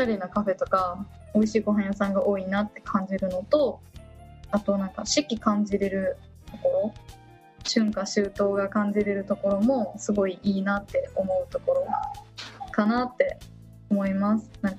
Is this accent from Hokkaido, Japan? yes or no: no; Kyoto, Japan; は地元は京都なんですけど、